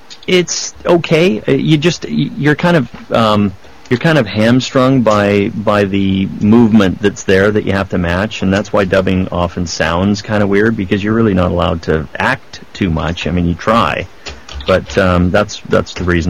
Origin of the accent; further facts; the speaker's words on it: Vancouver, British Columbia, Canada; And I said, well, that's because I'm from Vancouver. I'm just in town doing another project right now, and I got hired on this.